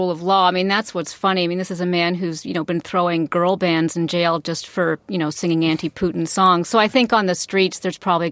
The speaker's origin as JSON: {"language": "English", "country": "Canada", "said": "I think my bias is showing here as a Canadian"}